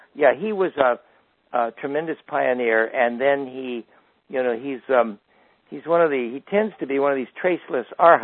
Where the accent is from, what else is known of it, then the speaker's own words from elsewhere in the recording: Salinas, California, United States; I grew up in Salinas in as an Episcopalian altar boy.